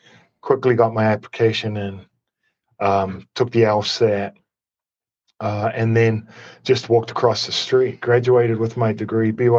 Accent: North Island, New Zealand; I was born and raised in the North Island on the East Coast, which is this kind of string of small towns and cities. And then my family moved when I was about 10 to the west coast of the North Island in New Zealand, just outside of a place called Hamilton.

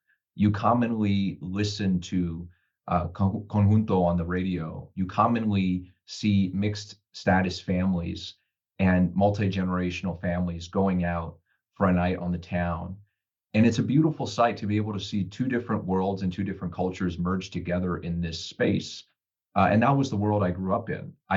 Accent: Texas, United States; When I got to college and I said I was from South Texas, people assumed San Antonio or Corpus Christi, but we're right along the Texas-Mexico border.

